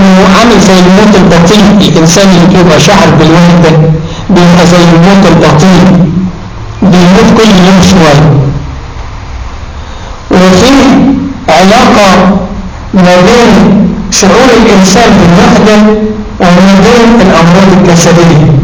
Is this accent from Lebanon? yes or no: no; Egypt